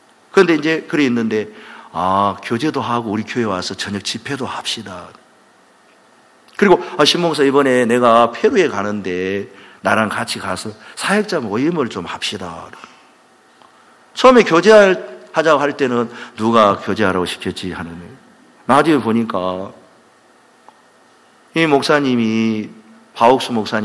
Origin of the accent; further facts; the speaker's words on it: Mokpo, South Jeolla, South Korea; 저 어릴 때 저는 고향이 목포거든요. 목포.